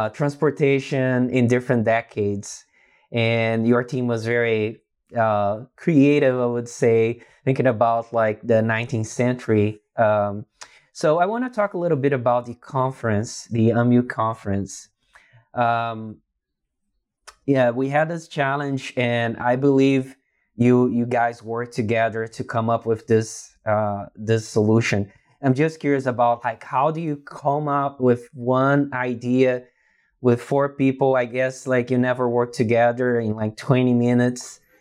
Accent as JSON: {"language": "English", "country": "Portugal", "accent": "Portuguese", "second_language": "English", "said": "Yeah, this is my Portuguese accent."}